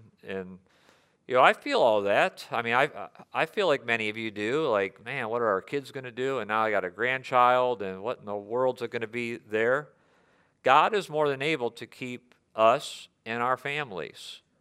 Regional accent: United States; Now, I think from an American perspective, because I'm an American.

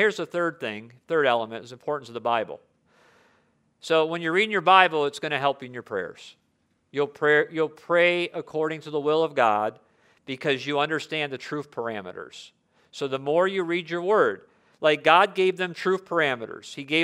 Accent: United States; we can pray for forgiveness for ourselves as an American

